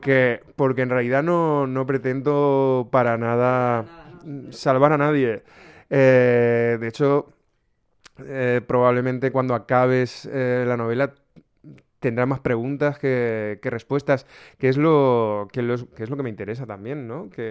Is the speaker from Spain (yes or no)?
yes; Desamparados, Valencian Community, Spain; el alter ego o trasunto de mi pueblo Desamparados es, en mi libro, Los Descarriados